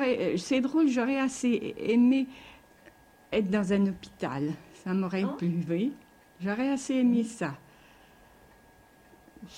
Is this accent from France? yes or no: yes; Pithiviers, Centre-Val de Loire, France; now in Orléans, France; moi je me plais beaucoup à Orléans. Moi je suis natif de Pithiviers, j'aime mieux Orléans que Pithiviers. J'aime bien Pithiviers parce que c'est mon pays natal